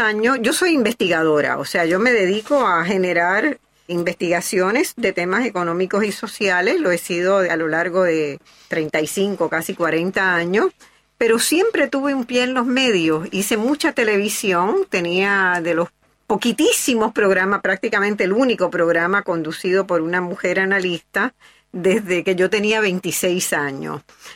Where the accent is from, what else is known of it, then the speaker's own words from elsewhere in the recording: Puerto Rico; born there; also born or lived in Montevideo / Lima / Honduras / Caracas; vivido también en Lima, en Honduras, en Caracas. Así que América Latina es mi casa. Yo soy puertorriqueña de nacimiento. Mi compromiso siempre básico es con Puerto Rico, pero sí he tenido una experiencia latinoamericana grande